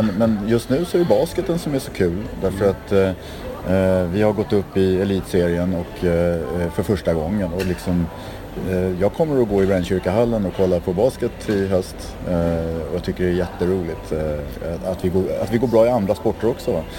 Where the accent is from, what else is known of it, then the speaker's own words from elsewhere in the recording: Stockholm, Stockholm County, Sweden; Och Västerort, där jag växte upp, i Blacken och Kristineberg och Vällingby, Hässelby och sådär